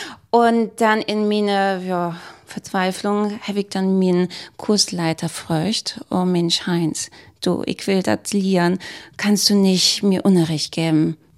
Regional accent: Mecklenburg-Vorpommern, Germany; Mecklenburg-Vorpommern, das ist ja nur meine Heimat, ne? Warum schnackst du nicht platt? Das ist doch die Sprache, die hier Tauhus ist.

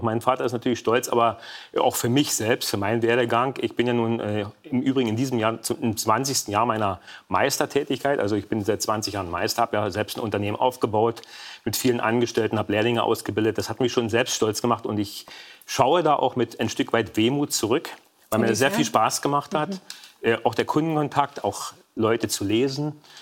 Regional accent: Saxony, Germany; now in Berlin, Germany; Und ich freue mich, wenn ich die Einfahrt zum Landkreis Görlitz sehe, Weißwasser und auch Sachsen, die Sachsenfahne sehe und nach Niederschlesien zurückkomme

